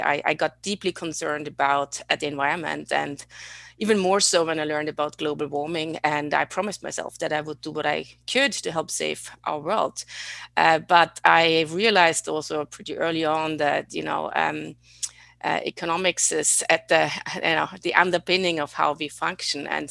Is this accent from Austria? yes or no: yes; Austria; English is a second language; I grew up in Austria, as you maybe can hear, which is a very beautiful but small country